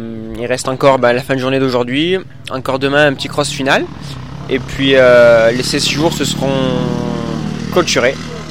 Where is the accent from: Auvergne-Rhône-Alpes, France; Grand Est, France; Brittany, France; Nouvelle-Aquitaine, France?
Auvergne-Rhône-Alpes, France; Le Puy-en-Velay; Moi spécialement, je suis plus du Puy-en-Velay